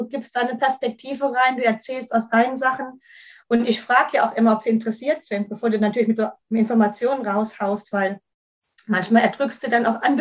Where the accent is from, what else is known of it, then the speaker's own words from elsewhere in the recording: Kaiserslautern, Rhineland-Palatinate, Germany; ich komme aus Kaiserslautern, da wo der Betze jetzt in der dritten Liga ist